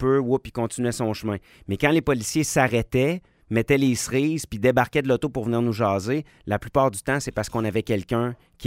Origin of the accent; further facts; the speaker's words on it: Quebec City, Quebec, Canada; moi, j'ai grandi à Limoilou.